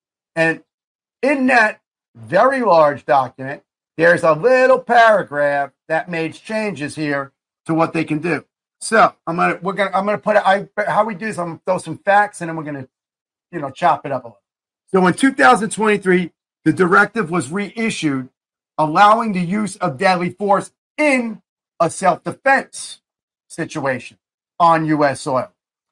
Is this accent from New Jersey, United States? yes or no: yes; New Jersey, United States; Okay, remember, I'm from that area. Sorry. I'm from Jersey.